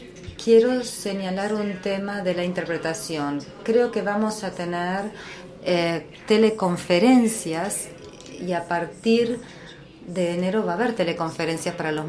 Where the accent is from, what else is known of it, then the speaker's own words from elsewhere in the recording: Sweden; Spanish is a second language; Soy de Suecia